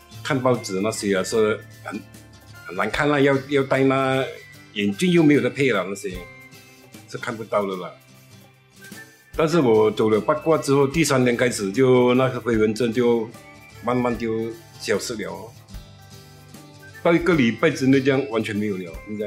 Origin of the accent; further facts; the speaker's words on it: Seremban, Negeri Sembilan, Malaysia; 我来自芙蓉啊，